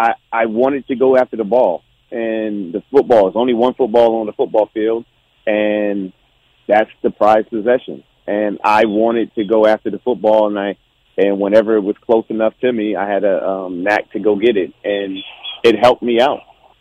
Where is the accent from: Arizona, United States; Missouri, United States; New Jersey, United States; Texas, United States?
New Jersey, United States; I like the bricks in the city because I'm from Jersey.